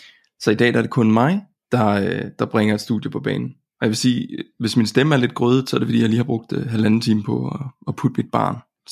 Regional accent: Jutland, Denmark; Så jeg er jo jyde, og vi kan godt lide gode tilbud

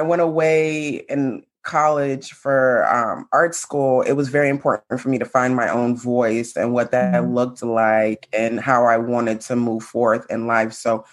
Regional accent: Saint Thomas, U.S. Virgin Islands; born there; So I was born in St. Thomas, U.S. Virgin Islands. My mom and my dad met there.

